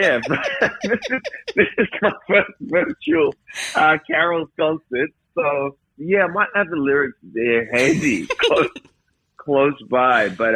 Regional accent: Nigeria; now in Australia; I'm Nigerian, so in our culture, it is kind of traditional here in Australia

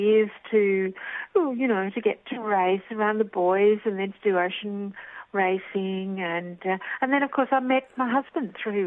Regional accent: Queensland, Australia; now in Sydney, Australia; when I arrived in Sydney, as a Queenslander, I was a bit of a landlubber because there wasn't as much sailing that went on up there.

